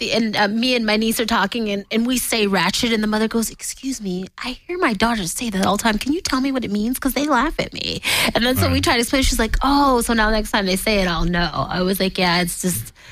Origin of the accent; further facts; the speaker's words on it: New Jersey, United States; I mean, I call myself the New Jersey-born Dirty South girl, because I'm definitely, I can talk like this, or I can become super Southern.